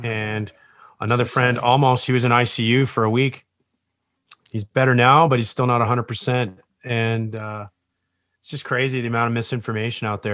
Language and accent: English; Canada; also born or lived in Toronto; Born in Toronto, but I moved to a pretty small city on the West Coast, near the West Coast of Canada.